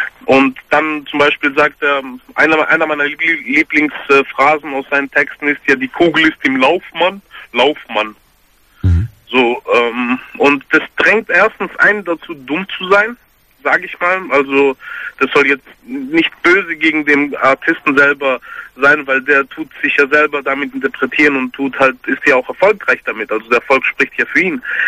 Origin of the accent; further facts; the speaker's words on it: Greece; ich bin selber Grieche